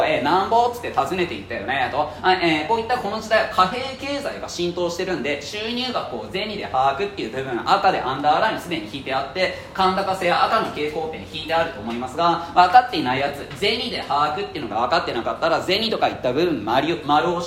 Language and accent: Japanese; Ichikawa, Chiba, Japan; 子供の頃に住んでいたのが市川都民っていう場所でね、市川区っていうところに住んでたのね、東京23区のうちの、江戸川区なんかよりも上の区ですと